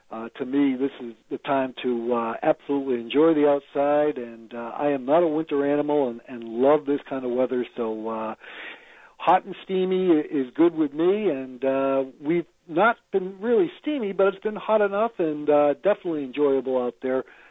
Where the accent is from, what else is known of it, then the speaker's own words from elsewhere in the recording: Boston, Massachusetts, United States; also born or lived in Cleveland; now in New York, United States; I live in upstate New York and was born and raised in Boston and then spent, of course, 15 years in Cleveland.